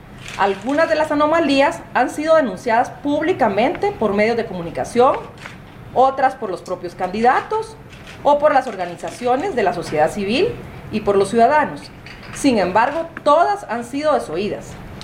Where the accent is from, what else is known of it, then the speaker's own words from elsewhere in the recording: Guatemala; la delincuencia que tanto nos oprime como guatemaltecos.